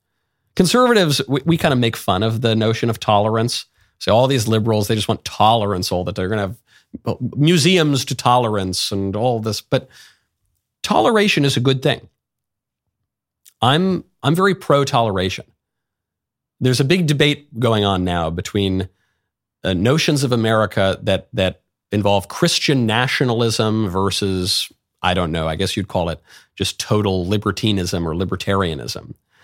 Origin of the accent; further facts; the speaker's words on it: New York, United States; I grew up in New York. Virtually all of my friends were Jewish.